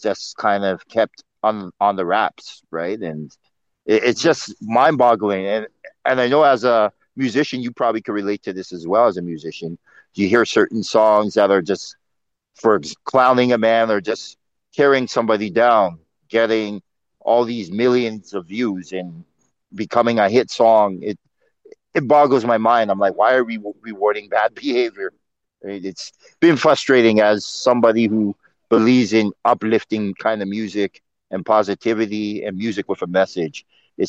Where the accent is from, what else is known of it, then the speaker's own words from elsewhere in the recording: Ghana; because I'm from Ghana, that's my roots